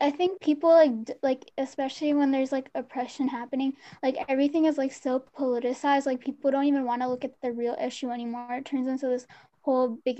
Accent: Sindh, Pakistan; I'm from Sindh, which is where most of like my family is from, there where most of the Hindu population in Pakistan lives.

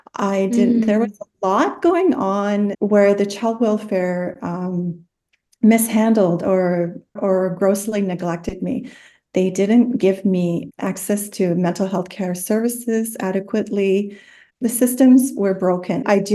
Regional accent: Henvey Inlet First Nation, Ontario, Canada; So my origins, I am from Henvi Inlet First Nation. I was removed from my birth mother at birth, and I was placed into the child welfare system immediately.

